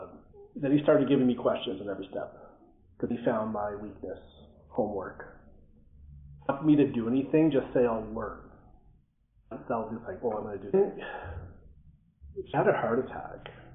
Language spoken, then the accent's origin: English; Ottawa, Ontario, Canada; I am from Ottawa, Ontario. In OA since 2000.